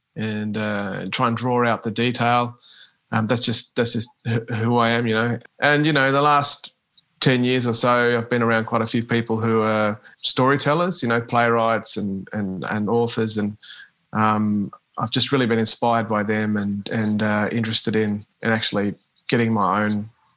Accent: Launceston, Tasmania, Australia; also born or lived in Queensland / Northern Territory; And I came back here when I was a couple of months old. And, yeah, Launceston's been my hometown all my life pretty much. Mm. I've lived elsewhere, Queensland for a couple of years and the Northern Territory for a few years. But, I'll always call Launceston my hometown.

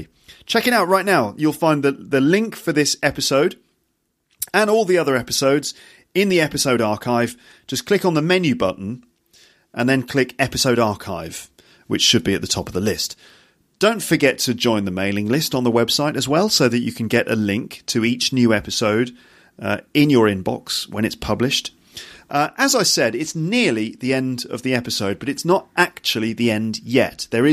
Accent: England, United Kingdom; I'm the English guy who works in the office. I've been here for 20 years.

